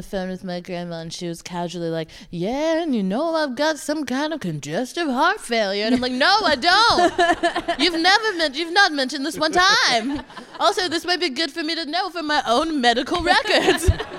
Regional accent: Texas, United States; now in London, United Kingdom; Because I'm from Texas. I'm currently not in Texas.

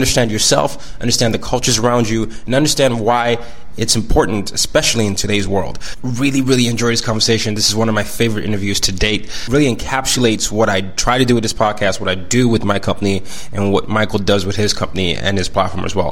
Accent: Nigeria; He's white, I'm black, he's American, I'm Nigerian, but we grew up in multiple places that we could call home.

